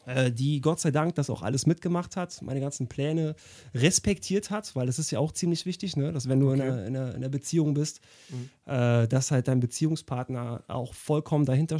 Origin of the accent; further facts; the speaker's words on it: Cologne, North Rhine-Westphalia, Germany; Frisch aus dem Frankenland eingetroffen, bin schon ein paar Tage hier in Köln und habe mich akklimatisiert in meiner Heimatstadt, sage ich mal.